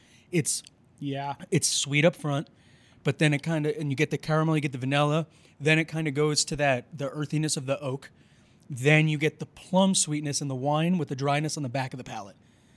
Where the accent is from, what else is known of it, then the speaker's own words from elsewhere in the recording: New York, United States; I'm a New Yorker. Everything's New York over here.